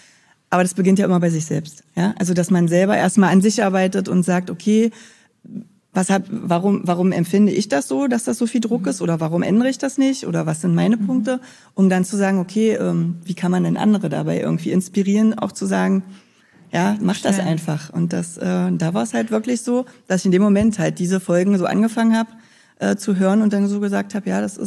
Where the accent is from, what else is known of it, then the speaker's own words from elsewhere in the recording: West Germany, Germany; Also ich bin 35 Jahre alt. Ich komme tatsächlich nicht aus Berlin, sondern eigentlich aus der entgegengesetzten Richtung, aus Westdeutschland.